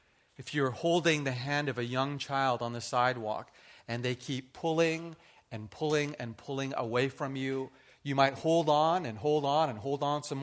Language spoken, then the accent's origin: English; Canada; I'm like, I'm from Canada.